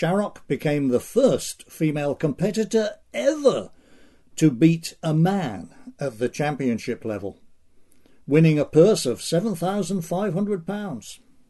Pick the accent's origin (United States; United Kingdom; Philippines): United Kingdom; East Midlands; not far from my hometown in the East Midlands of England.